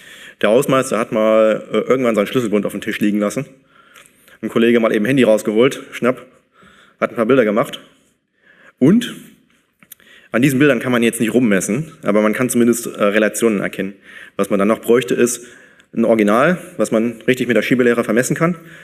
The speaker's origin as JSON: {"language": "German", "town": "Aachen", "region": "North Rhine-Westphalia", "country": "Germany", "said": "Ich komme aus Aachen."}